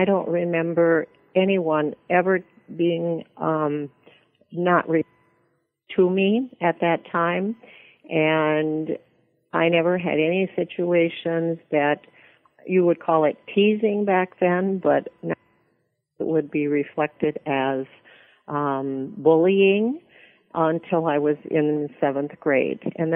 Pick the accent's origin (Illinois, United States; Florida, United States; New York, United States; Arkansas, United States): New York, United States; Corning; when I grew up in the Corning area, there were many, many families that were young like my folks and probably had one or two children.